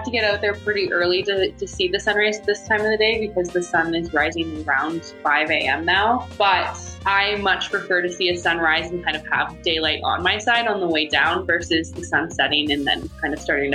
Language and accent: English; Ontario, Canada; Lake Ontario is like right near my hometown back in Ontario